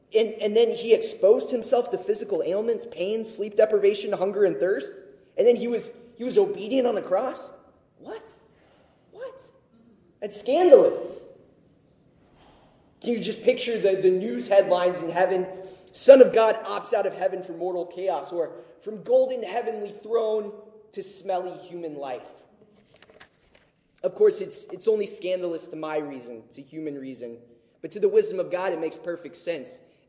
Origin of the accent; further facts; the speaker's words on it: Dallas, Texas, United States; Although I'm from Dallas, I grew up as a Red Sox fan since my dad's side of the family's from Rhode Island, lived in Boston.